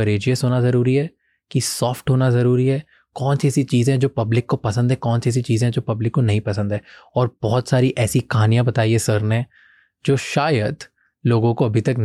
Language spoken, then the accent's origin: Hindi; Madhya Pradesh, India; मध्य प्रदेश मैं जहाँ से आता हूँ वहाँ पे बहुत सारे और भी सीनियर लीडर्स हैं